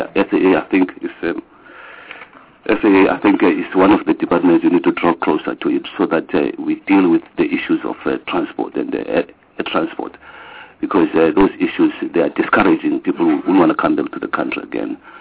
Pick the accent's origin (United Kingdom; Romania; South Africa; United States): South Africa; you can't help but, you know, be reminded about the beauty of being a South African.